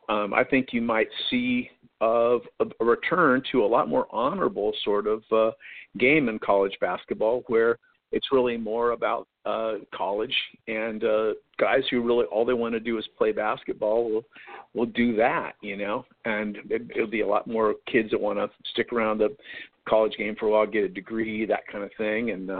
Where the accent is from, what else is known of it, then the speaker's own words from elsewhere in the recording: Seattle, Washington, United States; when I was a kid growing up in Seattle